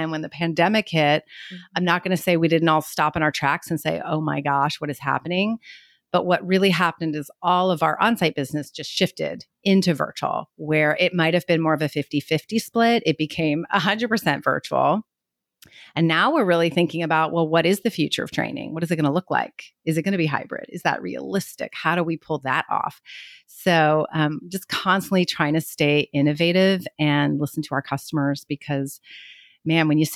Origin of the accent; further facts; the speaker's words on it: California, United States; now in Portland, United States; Well, originally Lee and I are from the Bay Area. So we grew up in California